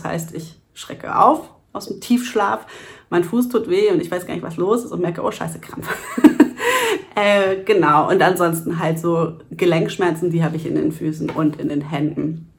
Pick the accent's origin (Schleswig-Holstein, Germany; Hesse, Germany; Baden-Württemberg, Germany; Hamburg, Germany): Hamburg, Germany; ich komme aus Hamburg